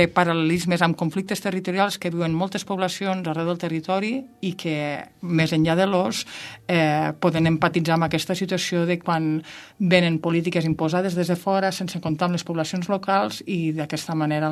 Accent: Catalonia, Spain; nosaltres som del Pallars Sobirà, és zona on es va reintroduir l'os ja farà 26 anys

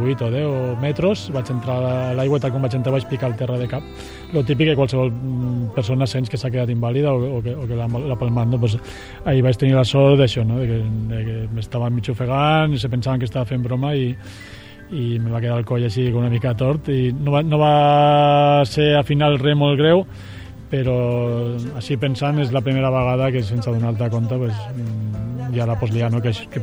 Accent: Sant Benet, Catalonia, Spain; Des de ja al meu poble, quan ja tenia 14 anys m'escapava i sortia de Sant Benet a Sabadell fent autostop

